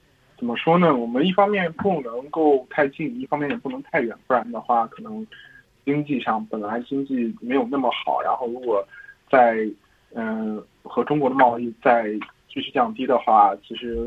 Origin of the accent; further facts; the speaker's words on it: Australia; 作为一个澳洲人